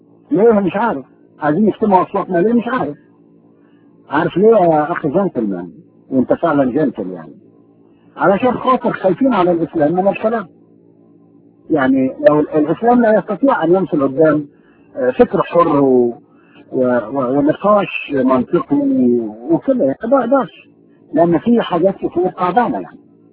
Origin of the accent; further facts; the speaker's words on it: Egypt; يعني احنا في بلادنا في مصر والحتت ديت البلاد اللي احنا عشنا فيها